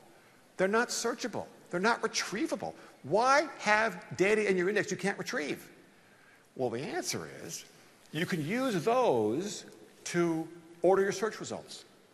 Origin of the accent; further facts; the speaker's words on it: United States; Sorry, I'm an American. Sneakers. You'd say trainers, probably, right?